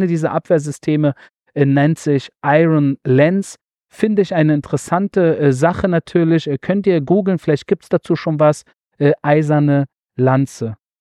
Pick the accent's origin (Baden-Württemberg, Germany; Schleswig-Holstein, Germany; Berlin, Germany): Berlin, Germany; now in Israel; sogar auch mal ihn nach Berlin begleiten durfte. Das war für mich natürlich sehr, sehr aufregend, in meine alte Heimat